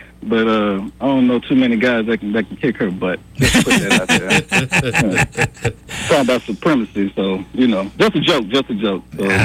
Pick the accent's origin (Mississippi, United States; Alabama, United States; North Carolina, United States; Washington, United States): Alabama, United States; Mobile; also born or lived in Birmingham / Georgia; now in Montgomery, United States; I'm from Mobile. I did about 8 years in Birmingham. Mm-hmm. Lived in Georgia for many years. And when I got here to Montgomery, you know, I'm from Mobile.